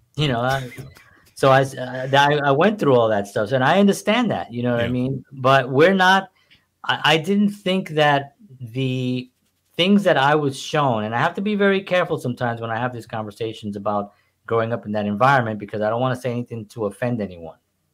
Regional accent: Bronx, New York, United States; We have done shows about growing up in the Bronx.

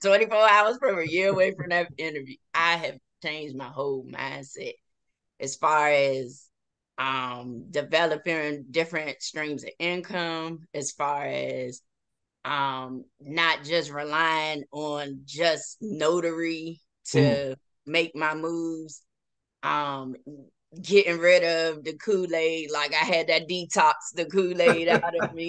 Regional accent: Washington, District of Columbia, United States; now in Prince George's County, United States; However, my town, my hometown is Southeast Washington, D.C. We'll never forget it. We'll always claim it.

